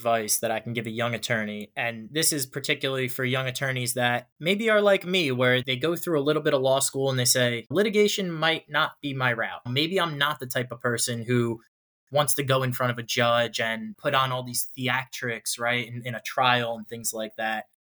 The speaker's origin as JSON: {"language": "English", "region": "New Jersey", "country": "United States", "also_born_or_lived": "New York", "said": "I come from New Jersey and New York."}